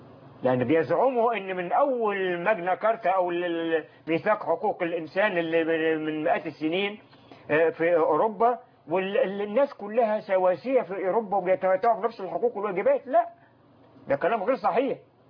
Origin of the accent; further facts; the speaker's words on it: Egypt; now in England; يوم ما كنا في الثمانينات في إنجلترا، نسبة عدد المسلمين في إنجلترا تعادل نسبة الأقباط عندنا في مصر